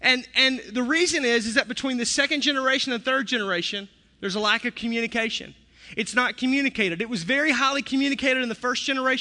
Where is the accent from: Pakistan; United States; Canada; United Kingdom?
United States; the South; I was from the South, so everything was like dipped and battered and fried with a little bit of sugar on top